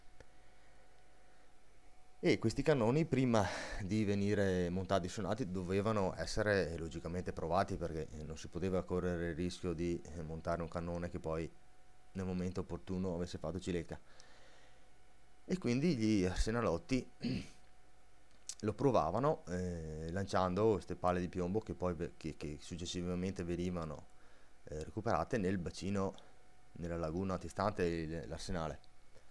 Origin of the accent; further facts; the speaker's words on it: Veneto, Italy; sappiamo benissimo che anche i veneti non è che vogliamo il ritorno della Veneta Serenissima Repubblica.